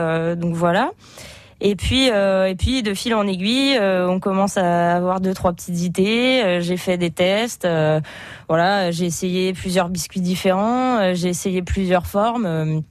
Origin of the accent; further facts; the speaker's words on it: Nantes, Pays de la Loire, France; moi je suis originaire de Nantes